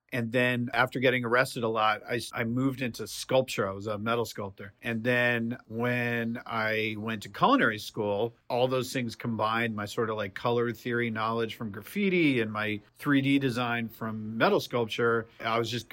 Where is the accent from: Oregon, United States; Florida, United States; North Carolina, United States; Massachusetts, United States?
Massachusetts, United States; I'm from Massachusetts.